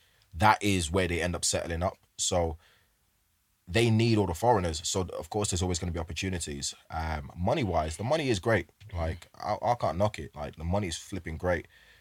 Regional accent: England, United Kingdom; I was from England to them.

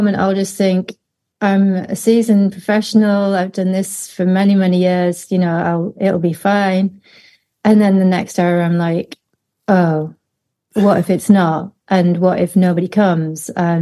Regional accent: North East England, United Kingdom; now in London, United Kingdom; I've lived in London for about 20 years, but I'm originally from Teesside.

